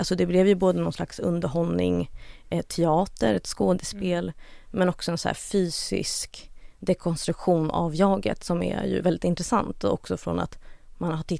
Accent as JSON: {"language": "Swedish", "town": "Uppsala", "region": "Uppsala County", "country": "Sweden", "tie": "born or raised there", "said": "Jag är uppvuxen i Uppsala och man brukade gå dit med skolan."}